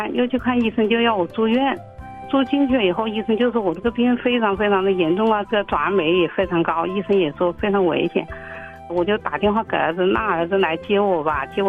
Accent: Hubei, China; 我是湖北的

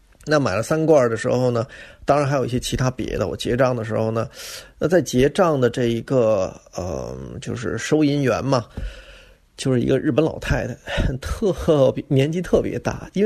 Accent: Beijing, China; now in Japan; 在北京喝那个酸牛奶的味道是一模一样的。哇，简直是一下子把我带回到了这个我再也回不去的小时候和我的故乡了哈

